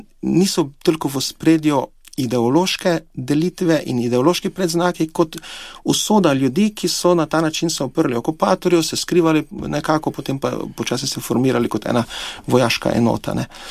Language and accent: Slovenian; Podravska, Slovenia; ljudje, ki pa smo izpod Pohorja, jaz sem pač iz Dravskega polja, tam pri nas ni bilo pogoja za partizansko gverilo, ker je ravnina